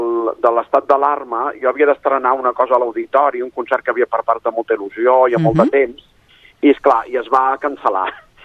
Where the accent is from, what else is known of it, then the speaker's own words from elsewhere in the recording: Barcelona, Catalonia, Spain; jo soc de Barcelona